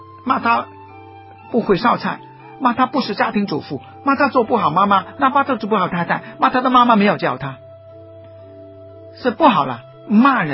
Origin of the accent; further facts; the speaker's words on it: Guangdong, China; 我们广东人更糟糕的